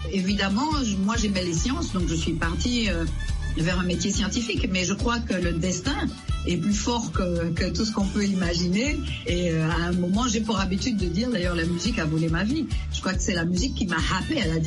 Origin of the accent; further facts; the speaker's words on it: Martinique; born there; Exactement, je suis né en Martinique, voilà.